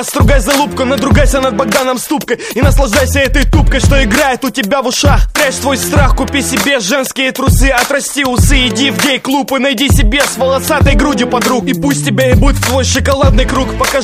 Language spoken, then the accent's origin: Russian; Simferopol, Crimea, Ukraine; Я из Симферополя, а значит всем будет жопа